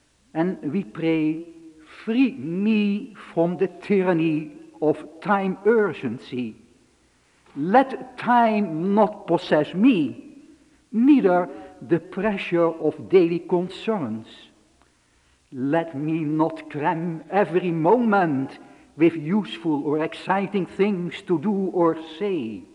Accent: Netherlands; And here you have the influence of my home country, the Dutch influence. Because in Holland, we have a powerful church, the Dutch Reformed Church.

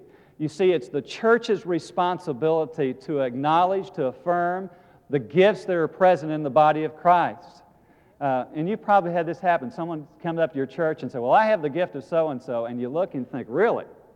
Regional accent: Missouri, United States; I mean, I came from Missouri, small hick town. I was a hillbilly.

